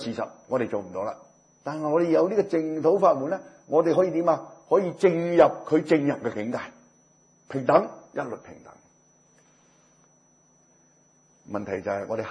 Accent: Guangdong, China; 啊我哋知識分子呢而家要認我哋廣東人叫認低威。

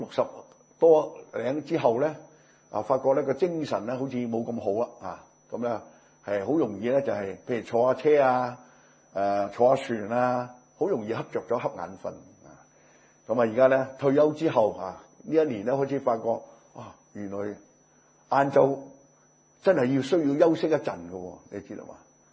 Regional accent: Guangdong, China; 啊我哋知識分子呢而家要認我哋廣東人叫認低威。

